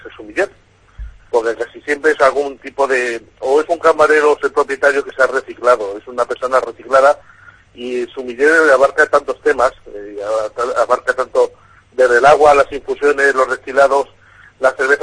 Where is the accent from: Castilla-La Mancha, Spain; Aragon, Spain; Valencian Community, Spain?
Castilla-La Mancha, Spain; quiero hacer una autocrítica como castellano manchego.